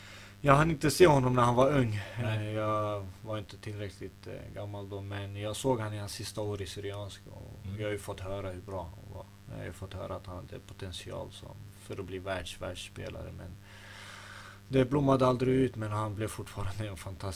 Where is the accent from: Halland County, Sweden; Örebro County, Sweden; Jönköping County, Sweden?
Örebro County, Sweden; Örebro; Jag levde min barndom i Örebro. Jag har mina vänner där kvar fortfarande.